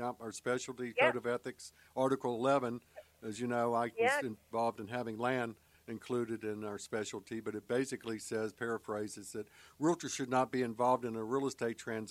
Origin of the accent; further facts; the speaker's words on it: Charlotte, North Carolina, United States; I was involved when I was growing up in Charlotte.